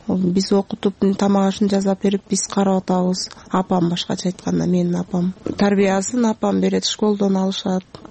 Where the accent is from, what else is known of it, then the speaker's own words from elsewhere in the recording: Voznesenovka, Chuy Region, Kyrgyzstan; Памфилов районуна караштуу Вознесеновкадан келдим.